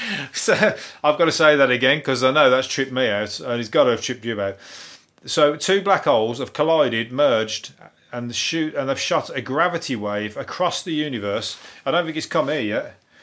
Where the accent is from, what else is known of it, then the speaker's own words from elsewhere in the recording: Birmingham, West Midlands, United Kingdom; Because the thing is, I don't sound intelligent, I'm from Birmingham.